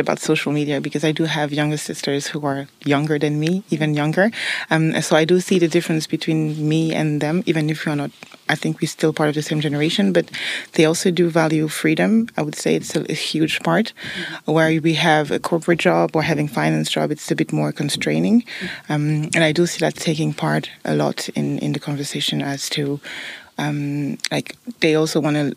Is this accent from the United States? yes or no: no; Brussels, Belgium; also born or lived in Congo; now in Luxembourg; Before that, I grew up in Brussels. So it's a bit different from Luxembourg, but it's not so far. But I was born in Congo, so I've been a bit everywhere.